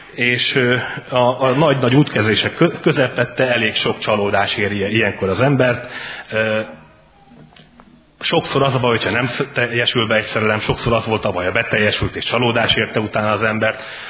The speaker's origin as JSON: {"language": "Hungarian", "town": "Székesfehérvár", "region": "Fejér", "country": "Hungary", "tie": "born there", "lives_now": "Szombathely, Hungary", "said": "Én Székesfehérváron születtem elég fiatalon, és csak az idők múlásával ide Szombathelyre kerültem. Körülbelül most már 7 éve feleségemmel itt élünk Szombathelyen."}